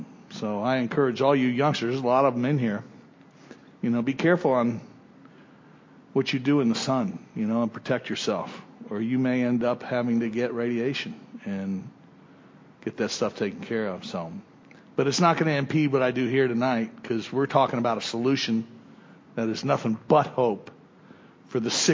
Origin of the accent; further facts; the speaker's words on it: West Palm Beach, Florida, United States; when I was a youngster, I grew up in West Palm Beach, the north from here, right?